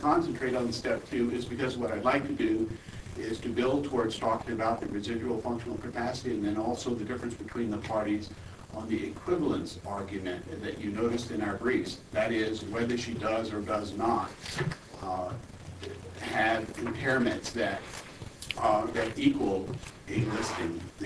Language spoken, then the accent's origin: English; Fairbanks, Alaska, United States; Good morning. … from Fairbanks.